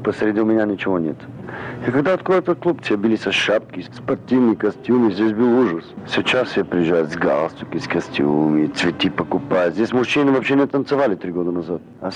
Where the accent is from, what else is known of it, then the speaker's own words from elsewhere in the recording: Bulgaria; born there; Russian is a second language; moved away as an adult; also born or lived in Germany; Я по национальности армянин. Я родился в Болгарии.